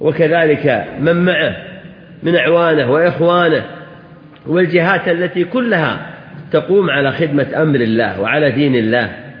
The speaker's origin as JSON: {"language": "Arabic", "country": "Saudi Arabia", "said": "بلادنا المملكة العربية السعودية"}